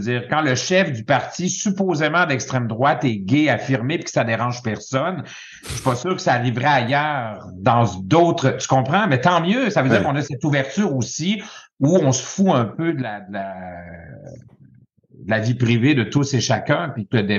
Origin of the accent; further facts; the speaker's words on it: Quebec, Canada; En fait, dans toute notre histoire moderne, les Québécois ont voulu être reconnus par le regard des aut